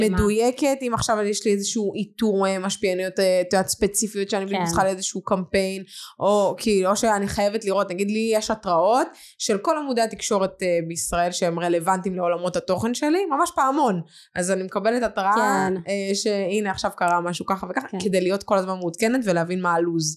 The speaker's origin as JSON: {"language": "Hebrew", "town": "Dvira", "region": "Southern District", "country": "Israel", "tie": "born or raised there", "also_born_or_lived": "Jerusalem", "said": "אני נולדתי בירושלים. אני נולדתי בירושלים וגדלתי בדבריה."}